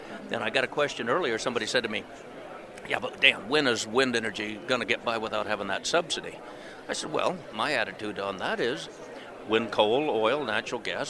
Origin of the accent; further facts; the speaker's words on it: Nebraska, United States; even though I'm from Nebraska.